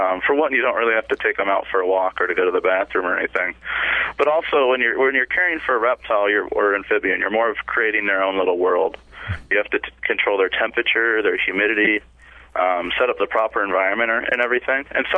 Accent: Houston, Texas, United States; Well, it all started out when I was 4 years old. I grew up in Houston, Texas, and had horrible, horrible allergies and asthma

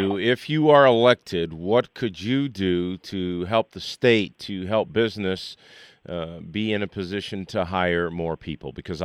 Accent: Mount Clemens, Michigan, United States; I'm from Mount Clemens, very close to Detroit.

